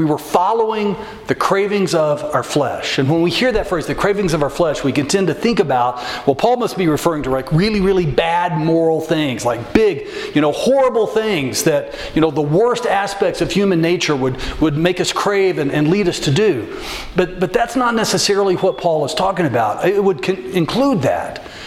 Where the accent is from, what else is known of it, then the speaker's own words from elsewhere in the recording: Texas, United States; as we talked about in the evangelical church that I grew up in Central Texas